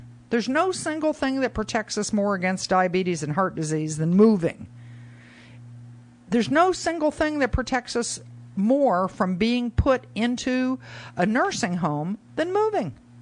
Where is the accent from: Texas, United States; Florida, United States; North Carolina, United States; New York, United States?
Florida, United States; I grew up in Pinellas County, and when I went to school, what got slopped on your plate on that lunch line is what you got.